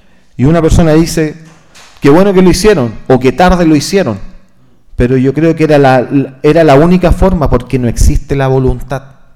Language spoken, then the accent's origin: Spanish; Chile; Está bien, somos chilenos.